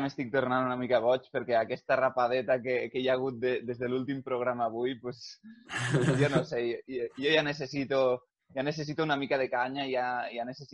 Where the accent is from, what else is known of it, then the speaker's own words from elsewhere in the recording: Lleida, Catalonia, Spain; Nosaltres que som de Lleida, justament amb aquests factors del català no normatiu, estem a tope.